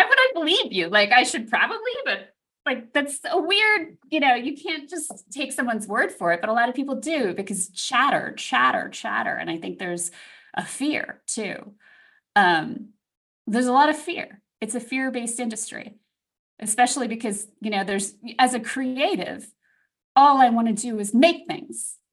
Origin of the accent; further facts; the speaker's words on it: Brooklyn, New York, United States; And like, I was from New York, you know, in Brooklyn. And I get here and people are like